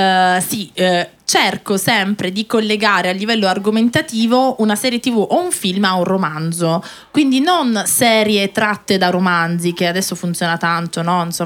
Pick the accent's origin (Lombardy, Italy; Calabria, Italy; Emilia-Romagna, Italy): Calabria, Italy; io sono calabrese, quindi un tuo compaesano, conterraneo.